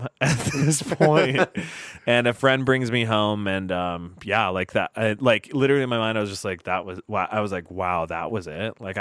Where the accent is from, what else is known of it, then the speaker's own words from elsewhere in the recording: Indonesia; He's from North Carolina, but we grew up in Indonesia. Together, his parents were also missionaries